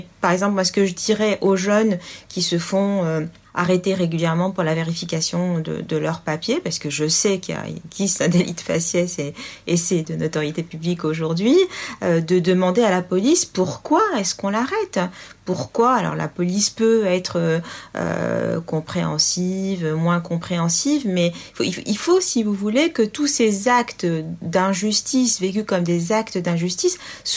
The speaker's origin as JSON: {"language": "French", "country": "France", "said": "Moi, je suis française avant tout."}